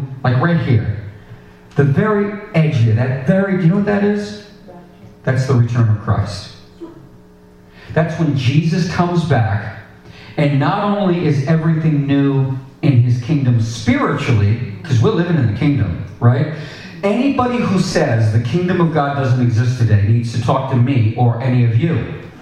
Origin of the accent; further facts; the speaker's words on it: Canada; I'm French Canadian myself